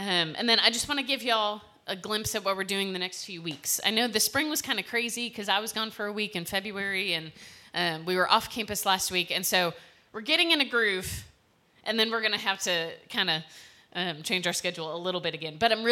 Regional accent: Midwest, United States; Y'all, I'm from the Midwest, but I've lived in Texas for 12 years, and I'm a wimp now.

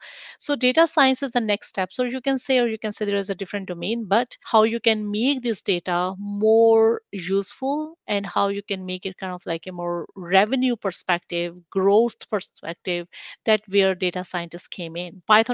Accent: Pakistan; English is a second language; now in United States; I am originally from Pakistan, so I was initially based in other part of, you know, countries working in tech industries.

